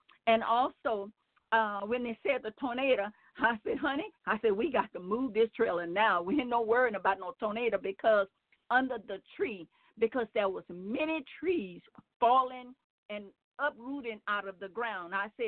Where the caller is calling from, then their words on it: Gonzales, Louisiana, United States; I moved to another city in Louisiana, so I'm calling from Gonzales, Louisiana.